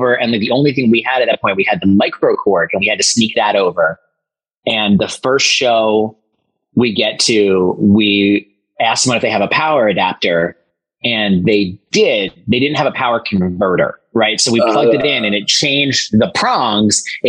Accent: Philadelphia, Pennsylvania, United States; And, you know, we're from Philly. Like we talk shit

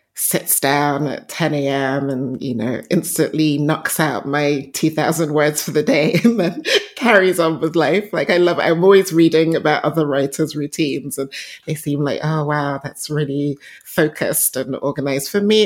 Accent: Nigeria; born there; So I was born in Nigeria. And I grew up in a very, what I'll say, very creative, very colorful household. My parents, both of them come from really big families.

